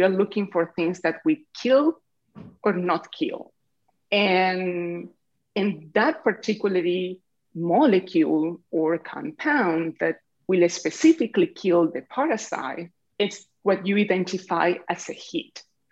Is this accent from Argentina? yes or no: yes; Argentina; because I'm originally from Argentina. And back home, one of my aunts, they own a pharmacy.